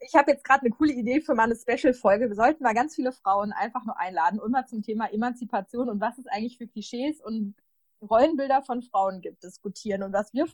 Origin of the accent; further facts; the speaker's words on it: North Rhine-Westphalia, Germany; ich komme ja aus Westfalen und was da tatsächlich gar nicht so unüblich ist, ist Rosinenstuten mit Salami zu essen.